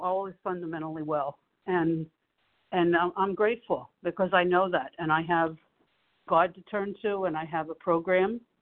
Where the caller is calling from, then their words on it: Boca Raton, Florida, United States; Today I'm in Boca Raton, Florida.